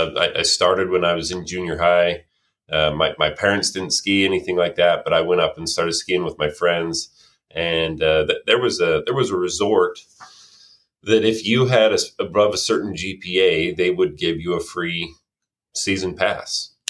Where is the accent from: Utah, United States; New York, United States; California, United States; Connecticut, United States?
Utah, United States; now in Virginia, United States; But I born and raised in Utah, lived there my whole life, really, up until the last little while, where I kind of split time now in Virginia and Utah.